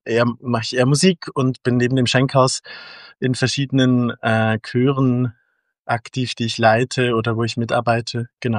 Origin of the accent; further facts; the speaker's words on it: Zurich, Switzerland; Ja, also ich kann auch Schweizerdeutsch. Ich bin in Zürich miteinander. Ich bin in Zürich aufgewachsen. Genau, lebe schon lange hier, zwischendurch auch mal woanders, aber genau, also ich bin sozusagen der Zürcher Anker im Team.